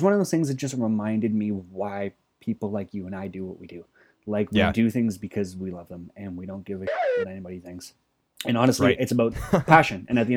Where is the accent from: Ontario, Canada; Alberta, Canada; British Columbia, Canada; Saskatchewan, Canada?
Ontario, Canada; Oakville; fellow Oakvillian, my hometown here in Canada. Shout out to Oakville.